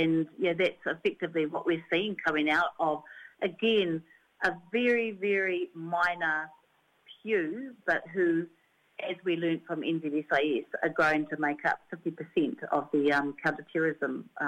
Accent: West Coast, New Zealand; I'm from the West Coast

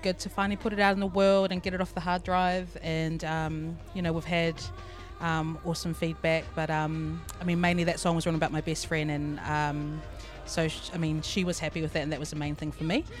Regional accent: Wellington, New Zealand; I'm originally from Wellington.

